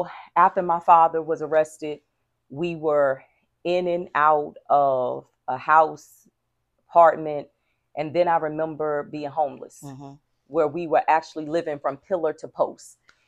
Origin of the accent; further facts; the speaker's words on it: Asbury Park, New Jersey, United States; when I was growing up, I was born in Asbury Park, New Jersey, always home to me.